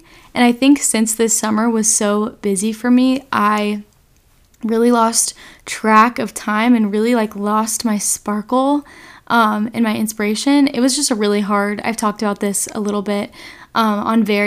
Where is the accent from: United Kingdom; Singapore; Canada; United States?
United States; North Carolina; now in California, United States; But I'm from North Carolina, graduated in May from a school in Virginia, and now I am living in California and figuring it out.